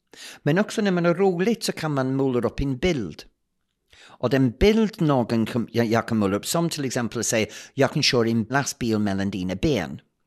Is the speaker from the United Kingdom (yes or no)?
yes; England, United Kingdom; Swedish is a second language; also born or lived in United States; now in Sweden; efter jag är engelsman och bott i USA